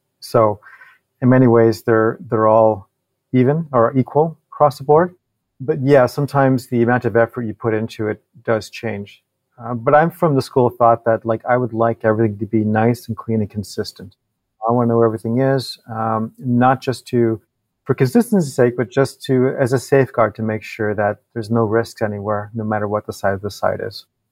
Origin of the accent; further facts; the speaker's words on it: Montreal, Quebec, Canada; I'm from Montreal